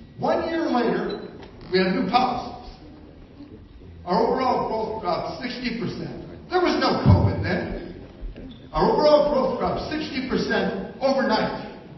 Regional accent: United States; I am an American. Greatest country in the history of the world.

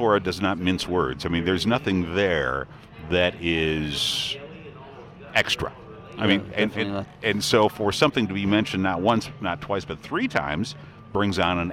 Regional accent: Illinois, United States; moved away; I opened this up by indicating when I moved to Iowa from Illinois years ago, it was very difficult to find anything that was kosher.

